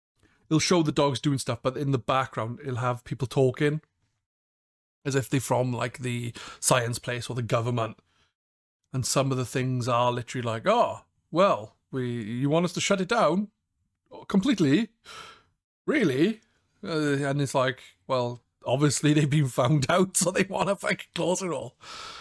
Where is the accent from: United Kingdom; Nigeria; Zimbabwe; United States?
United Kingdom; Wales; I'm from Wales. This is not. I'm not used to this language.